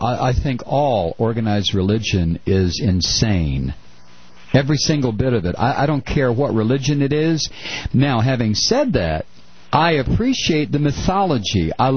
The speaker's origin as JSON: {"language": "English", "town": "Toledo", "region": "Ohio", "country": "United States", "tie": "born or raised there"}